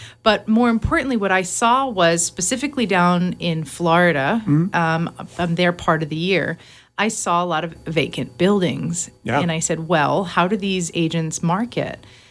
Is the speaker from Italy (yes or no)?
yes; Italy; No, I'm from Italy.